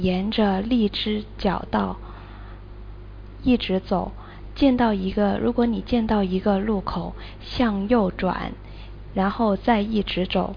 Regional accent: Guangzhou, Guangdong, China; 那里有我们广州有花市

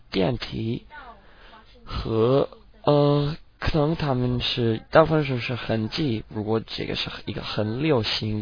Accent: United States; Chinese is a second language; 如果他们觉得我们美国人觉得我们的地位最高的

